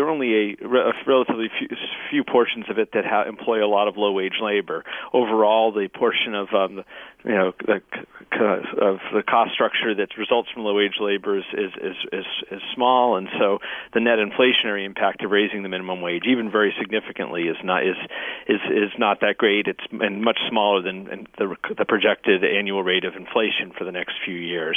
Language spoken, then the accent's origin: English; New York, United States; And in my home state, New York, where I'm based